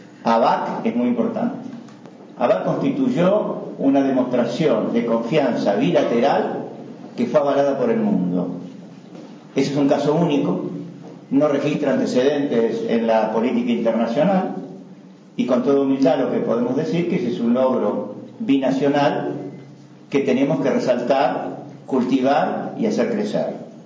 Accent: Argentina; hablo en este caso como ciudadano argentino

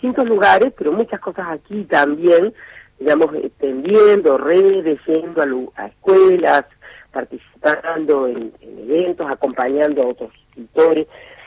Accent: Córdoba, Argentina; siempre me siento muy cordobesa

